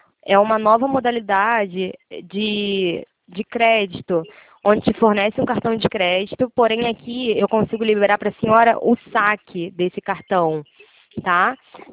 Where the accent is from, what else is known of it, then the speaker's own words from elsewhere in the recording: Rio de Janeiro, Brazil; Eu sou do Rio.